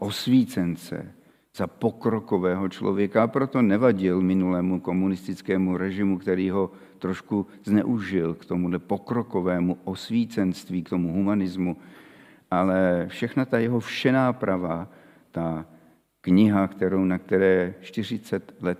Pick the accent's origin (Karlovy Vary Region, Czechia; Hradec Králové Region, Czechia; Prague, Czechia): Hradec Králové Region, Czechia; Trutnov; born there; Bylo to blízko mého rodiště u Trutnova nad Žacléřem na Růžovém paloučku.